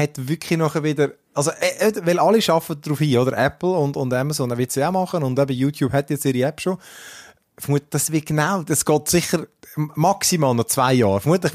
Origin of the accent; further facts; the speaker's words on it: Switzerland; Also ich meine, bei uns in der Schweiz für ein Fernsehabo, die kostet nichts.